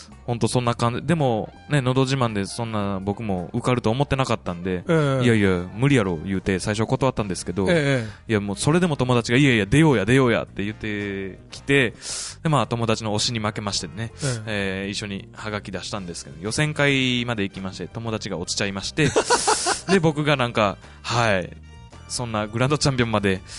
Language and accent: Japanese; Osaka, Japan; 僕大阪出身なんですけど、両親が鹿児島の奄美大島というところ出身でございまして